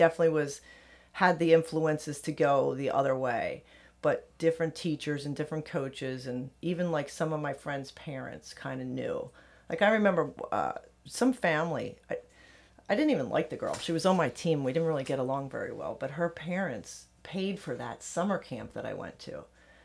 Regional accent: Philadelphia, Pennsylvania, United States; Yeah, so I'm Northeast Philly. I grew up in Fox Chase. I went to Cardinal Dougherty High School, 87

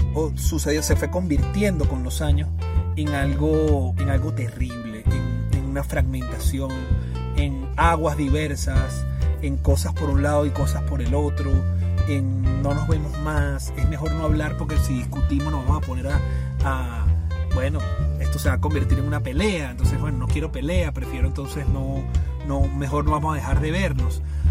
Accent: Venezuela; soy venezolano y estoy aquí en Venezuela y estoy viviendo

